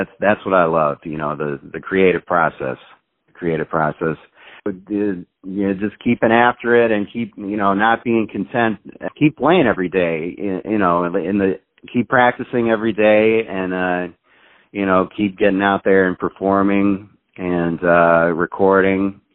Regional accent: Chicago, Illinois, United States; now in New York, United States; I think growing up in Chicago area and that it made me ready for New York as opposed to growing up somewhere else would have been much more of a culture shock

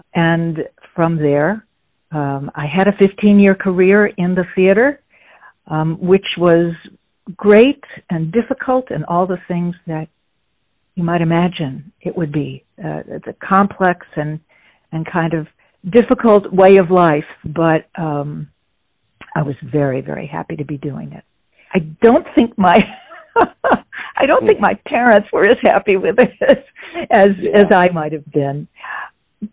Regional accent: Chicago, Illinois, United States; born there; Well, I'm a Midwesterner by birth as well, so about a bit north of you. I was born in Chicago.

